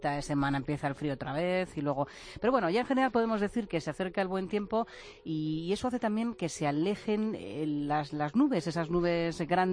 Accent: Region of Murcia, Spain; Bueno, ¿qué te voy a decir yo que soy de Murcia?

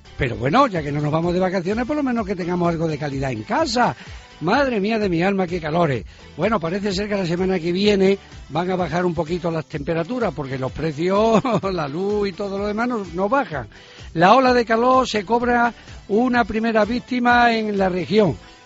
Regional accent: Cáceres, Extremadura, Spain; accent: Cáceres; Guailoba, que decimos nosotros que es el Guadiloba, pero con nuestra lengua madre cacereñina yo digo siempre el Guailoba

